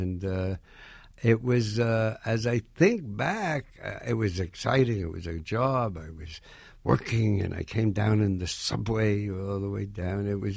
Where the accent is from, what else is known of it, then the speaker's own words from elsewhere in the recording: New York, United States; I was born on November 13th. I lived at 32, 35 Grand Concourse, which adds up to 13. So, I had a good childhood growing up.